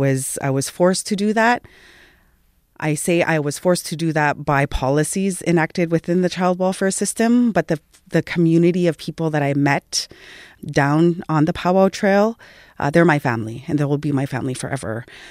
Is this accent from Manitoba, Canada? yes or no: yes; Winnipeg, Manitoba, Canada; born there; I was born in Winnipeg. So like many Inuit from different parts of the north